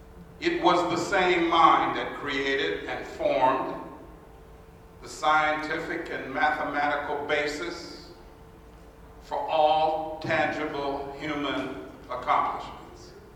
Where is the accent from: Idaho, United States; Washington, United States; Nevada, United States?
Washington, United States; As a way of distinguishing ourselves from just saying, I'm from Washington, because if I said that, you most folks would think Washington, D.C.